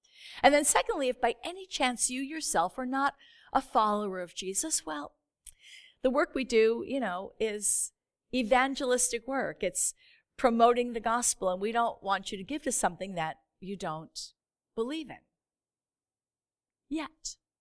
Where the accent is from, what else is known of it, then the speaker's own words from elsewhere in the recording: West Islip, New York, United States; I'm here from Long Island, and I serve here on Long Island, and though the Lord has kind of taken me all over the globe in ministry, he's brought me right back here. I'm back in the house I grew up in West Islip